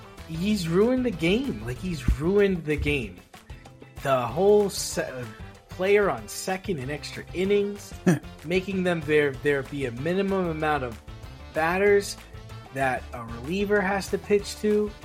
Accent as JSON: {"language": "English", "town": "New York City", "region": "New York", "country": "United States", "tie": "born or raised there", "said": "You know, when we were kids, you know, growing up in the Bronx, there weren't a lot of places where we could go and play baseball without getting kicked off or run off the field."}